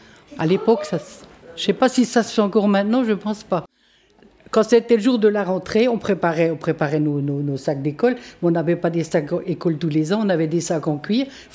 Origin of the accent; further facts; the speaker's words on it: Grand Est, France; Je vais avoir 82 ans le 20 avril. J'étais à l'école assez loin d'ici, quand j'étais petite, dans l'Aube, du côté de Troyes, dans l'Aube.